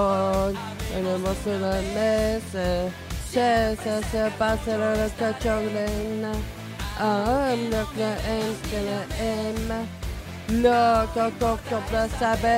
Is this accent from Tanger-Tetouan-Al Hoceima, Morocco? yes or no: yes; Tangier, Tanger-Tetouan-Al Hoceima, Morocco